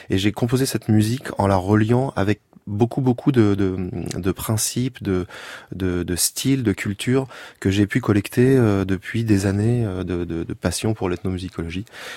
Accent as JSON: {"language": "French", "town": "Nantes", "region": "Pays de la Loire", "country": "France", "tie": "born there", "said": "Je suis français, je suis né à Nantes, je suis plutôt normand."}